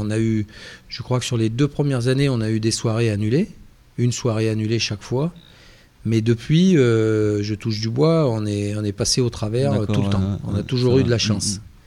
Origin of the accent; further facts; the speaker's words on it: Provence-Alpes-Côte d'Azur, France; En fait, moi, je viens du nord des Bouches-du-Rhône.